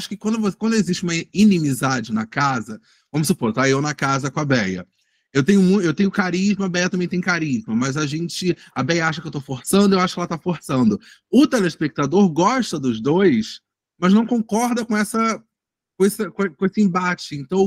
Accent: Rio de Janeiro, Brazil; now in Niterói, Brazil; eu sou carioca que vim pra Niterói.

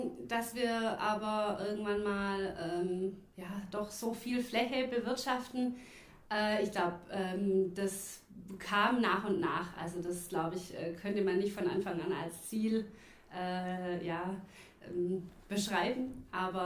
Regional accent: Mössingen, Baden-Württemberg, Germany; aus Mössing, aus Belsen, aber das kennen die wenigsten.

